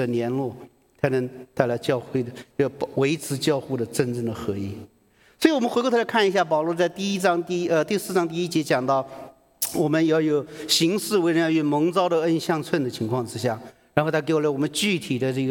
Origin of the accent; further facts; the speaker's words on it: China; 我们中国人